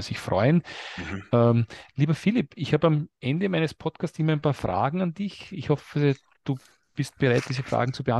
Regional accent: Austria; Bei uns in Österreich gibt es die Gänsehaut

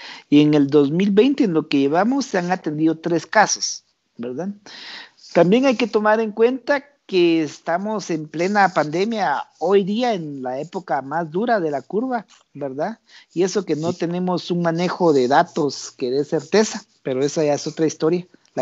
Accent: Quetzaltenango, Guatemala; Quetzaltenango, de donde soy oriundo, ¿verdad? Yo digo, yo vivo en Quetzaltenango y trabajo en Guatemala, ¿verdad? No tiene que perder uno sus orígenes

